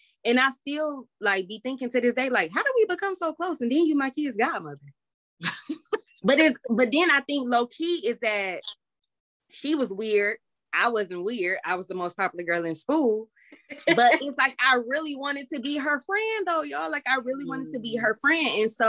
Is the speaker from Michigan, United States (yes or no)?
yes; Detroit, Michigan, United States; when I say I'm from Detroit and I still have those friendships with them, we went to school with each other since elementary.